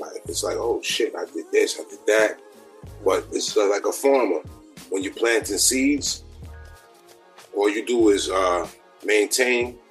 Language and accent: English; New York City, New York, United States; Growing up in New York City is a melting pot for all of that.